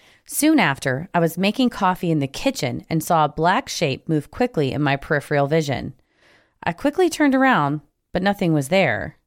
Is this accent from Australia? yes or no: no; Russia; now in New Jersey, United States; I'm originally from Russia and spent the last 20 years in New Jersey